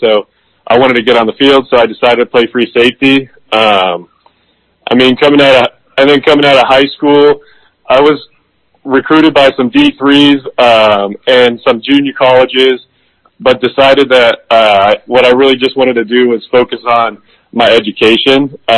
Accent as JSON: {"language": "English", "town": "San Marcos", "region": "California", "country": "United States", "tie": "born or raised there", "said": "So I grew up in San Marcos, California, which is on the northern part of San Diego County. I went to Mission Hills High School."}